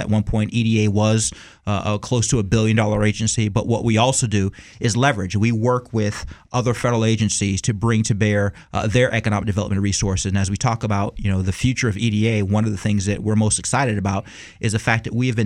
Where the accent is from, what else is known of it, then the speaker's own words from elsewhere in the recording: Youngstown, Ohio, United States; You know, when I say I'm from Youngstown, Ohio, people say, okay, well, this guy kind of knows what he's talking about. He's lived it.